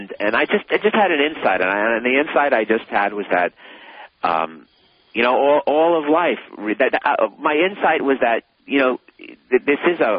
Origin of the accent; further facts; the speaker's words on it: Brooklyn, New York, United States; especially because I'm from Brooklyn. I'm not even from...